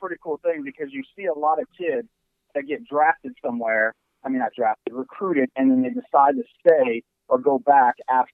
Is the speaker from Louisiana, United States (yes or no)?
yes; Louisiana, United States; Rick and I are LSU fans. We're originally from Louisiana.